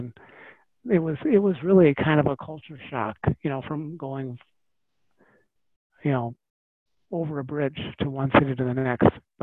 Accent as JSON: {"language": "English", "town": "Detroit", "region": "Michigan", "country": "United States", "said": "you know, we came from Detroit, and Detroit, you know, and back then it was supposedly good times"}